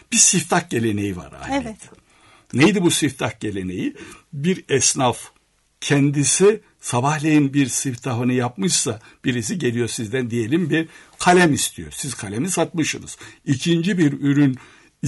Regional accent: Kırşehir, Turkey; Ben Kırşehirliyim. Kırşehir'in bir köyünde, Hacı Mirza köyünde yetiştim.

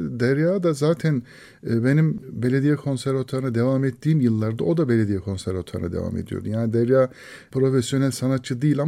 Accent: Adana, Turkey; Doğum yerim Adana. Adana'da doğdum, büyüdüm belli bir yaşa kadar.

